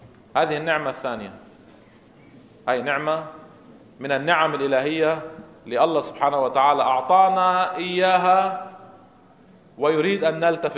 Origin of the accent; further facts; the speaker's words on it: Lebanon; كما حصل عندنا في لبنان في أمور كبيرة جدا